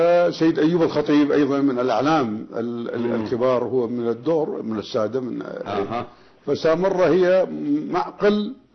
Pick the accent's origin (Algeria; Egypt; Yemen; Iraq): Iraq; moved away; أعرف أنا أنفاس العراق من الجنوب إلى الشمال، عاصرت يعني ولو صار لي 50 سنة ما زرت العراق يعني. ولكن أعرف قومي وبلدي معرفة تامة، يعني عشت وياهم بالجنوب، عشت عند الأكراد، وعشت بالوسط